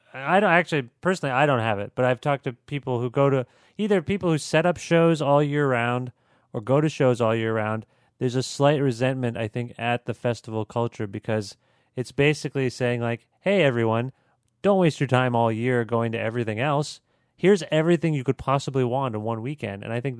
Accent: Canada; we're Canadian

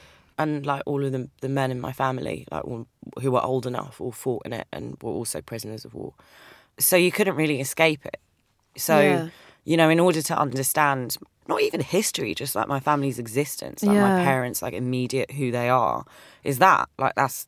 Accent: London, United Kingdom; growing up in North London, people know that there's a difference between a Greek Cypriot and a Turkish Cypriot

